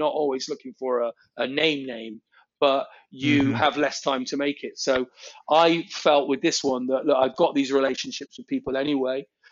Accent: England, United Kingdom; I love his accent, and I'm English.

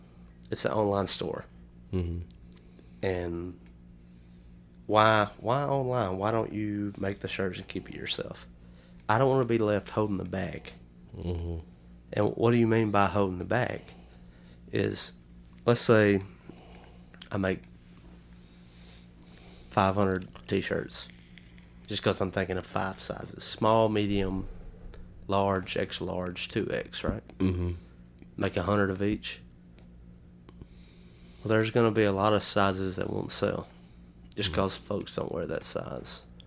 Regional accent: Alabama, United States; And growing up as a child, we grew up in Lamar County, Alabama.

